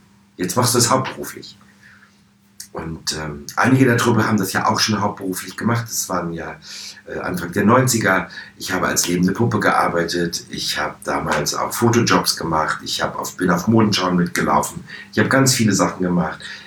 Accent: Lower Saxony, Germany; in einer freien Theatergruppe auf dem Lande, näher Hannover, wo ich groß geworden bin.

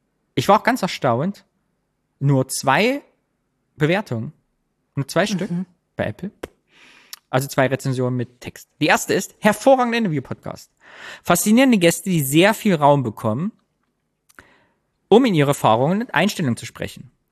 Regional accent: East Germany, Germany; ich bin Ossi.

